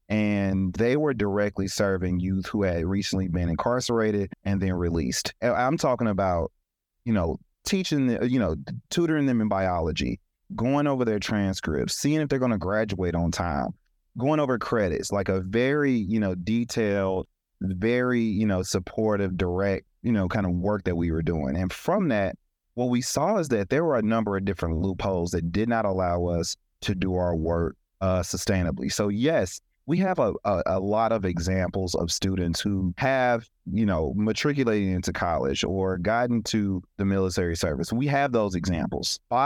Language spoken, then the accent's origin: English; East St. Louis, Illinois, United States; So I grew up originally in East St. Louis, and it is both a place that is difficult to grow up in, but also you have so much love in the community.